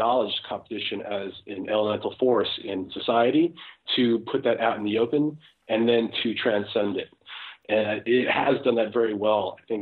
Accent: Brooklyn, New York, United States; I grew up in Brooklyn, and you walk down any street and there'd be kids inventing their own games

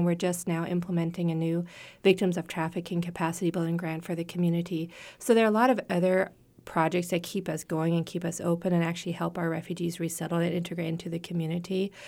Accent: United States; which as an American makes me very sad because we're proud of our country.

